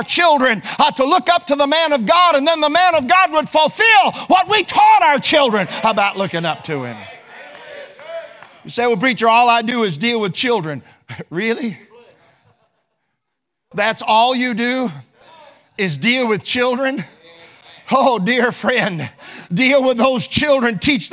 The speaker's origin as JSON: {"language": "English", "region": "England", "country": "United Kingdom", "said": "but I'm English, so I'm not going to mess with all that."}